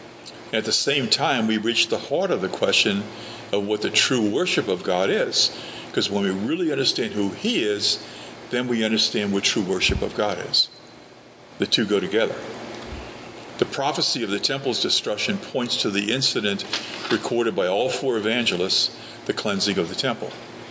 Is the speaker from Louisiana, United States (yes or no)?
yes; New Orleans, Louisiana, United States; But when I was growing up, I was born in New Orleans.